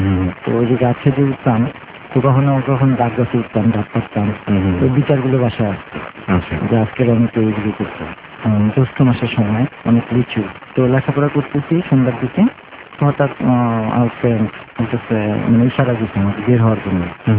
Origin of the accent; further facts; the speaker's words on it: Rangpur, Rangpur Division, Bangladesh; আমার বেড়ে ওঠা রংপুরে, রংপুরে আমার জন্মস্থান।